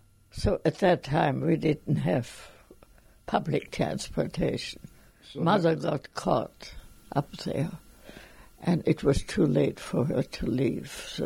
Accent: San Candido, Trentino-Alto Adige, Italy; I was born in San Candido, Italy.

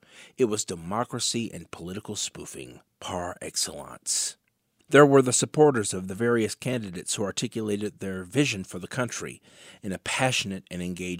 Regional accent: Kentucky, United States; also born or lived in Tennessee; Growing up in Western Kentucky, Northwest Tennessee, I admit that I'm a bit partial to the fabulous barbecue cuisine

